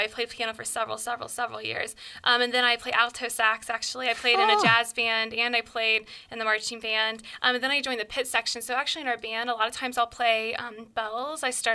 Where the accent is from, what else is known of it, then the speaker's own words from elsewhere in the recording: Pickerington, Ohio, United States; This was actually, I'm from the Pickerington area, Columbus area, originally.